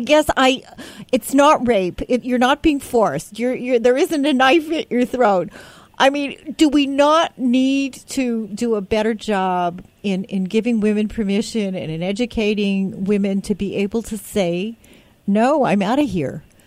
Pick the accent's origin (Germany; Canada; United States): Canada; born there; I was born in Canada in an Orthodox Jewish family.